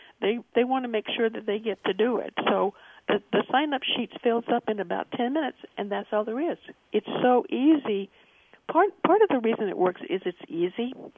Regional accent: Portland, Oregon, United States; born or raised there

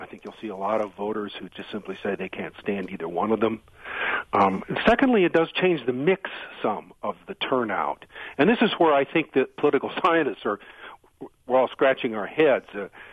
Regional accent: Iowa, United States; like my home state of Iowa?

